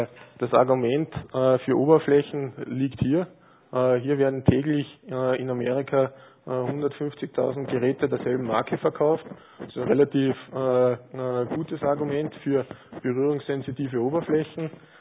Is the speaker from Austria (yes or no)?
yes; Carinthia, Austria; born there; als gebürtiger Kärntner wollte ich ursprünglich eine sogenannte Schlickkrapferlsuppe haben.